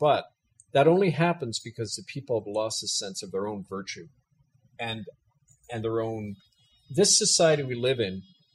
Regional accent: Winnipeg, Manitoba, Canada; I was raised in North Winnipeg, so that's where I'm officially running out of.

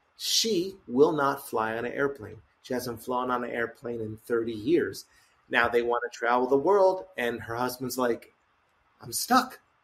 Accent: East Hanover, New Jersey, United States; I was the only divorced kid in a small town in East Hanover

